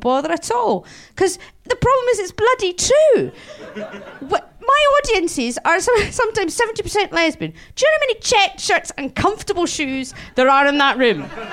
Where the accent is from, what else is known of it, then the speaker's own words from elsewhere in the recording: Scotland, United Kingdom; my main aim is, yes, I am Scottish. Yes, I'm a lesbian. Yes, I'm depressive.